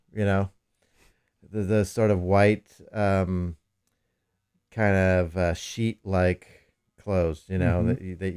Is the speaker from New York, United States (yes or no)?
no; Bolinas, California, United States; also born or lived in San Francisco / Fairfax; Well, I was actually born in the Sunset, but around time to go to school, my parents moved up to Bolinas and Fairfax.